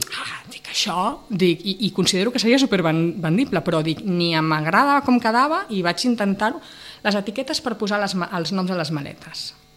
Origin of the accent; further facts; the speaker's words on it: Barcelona, Catalonia, Spain; now in Sitges, Spain; perquè Sitges per mi és viure a Sitges, jo que sóc de Barcelona, és una meravella